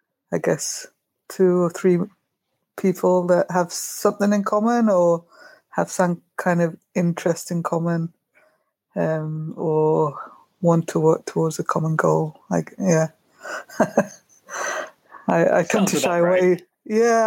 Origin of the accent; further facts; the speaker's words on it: Brighton, South East England, United Kingdom; But I still live in Brighton, but in Brighton, in my hometown